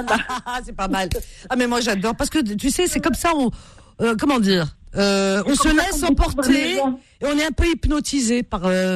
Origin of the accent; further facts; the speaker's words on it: Cherchell, Tipaza Province, Algeria; Ah oui, je suis à Cherchel. Enfin, non, on est natif de Cherchel, Tipaza.